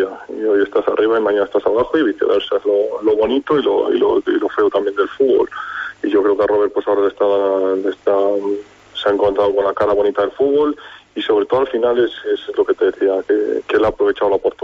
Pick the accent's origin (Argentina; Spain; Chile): Spain; A Coruña, Galicia; nosotros somos de Coruña